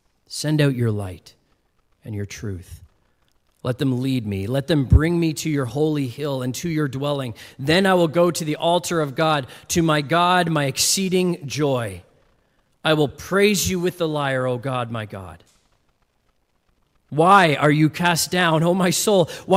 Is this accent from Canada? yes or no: yes; Canada; No, but I'm Canadian. I have to say something, right?